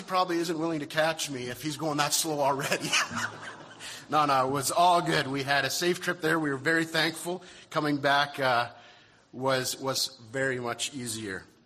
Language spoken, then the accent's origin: English; Canada; The other blessing that I was thankful for is growing up in Canada.